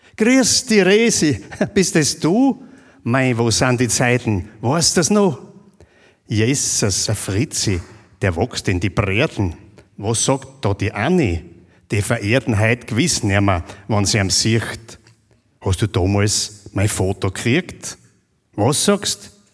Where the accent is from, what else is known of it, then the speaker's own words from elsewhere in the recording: St. Johann am Tauern, Styria, Austria; now in Stainz, Austria; Weil dort bin ich aufgewachsen und in die Volksschule gegangen. Mit 14 Jahren dann nach Steins übersiedelt Und jetzt habe ich 57 Jahre Weststeirisch gelernt